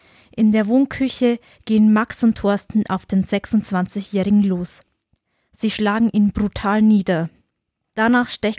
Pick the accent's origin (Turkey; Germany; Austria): Germany; Bavaria; also ich komme ja aus dem Stiftland